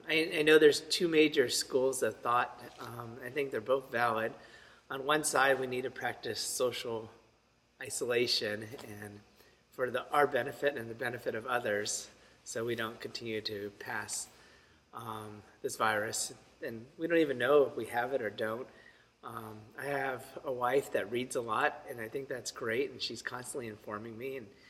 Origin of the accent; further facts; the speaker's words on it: California, United States; I'm from California, and I think my relatives are in a lot of fear